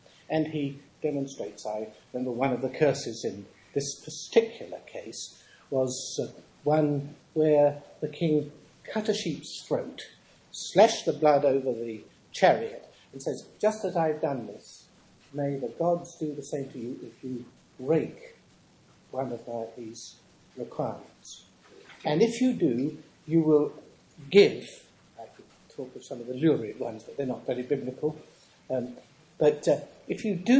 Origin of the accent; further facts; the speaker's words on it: England, United Kingdom; at least in my home country, England